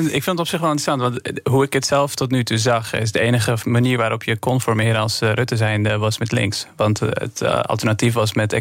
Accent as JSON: {"language": "Dutch", "country": "Afghanistan", "moved": "yes", "lives_now": "Netherlands", "said": "Ik kom zelf uit Afghanistan, 2002 naar Nederland gekomen."}